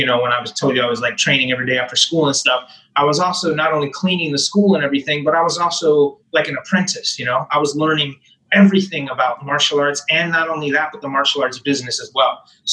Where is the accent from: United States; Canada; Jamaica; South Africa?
United States; Texas; I grew up in Texas, obviously.